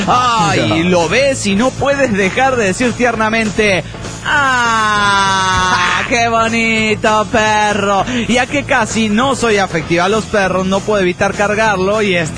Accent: Valencia, Carabobo, Venezuela; de Valencia, Venezuela.

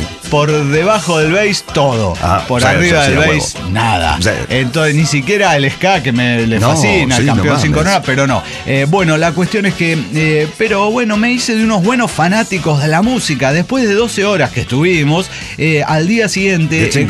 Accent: Iztapalapa, Mexico City, Mexico; Yo soy de Iztapalapa.

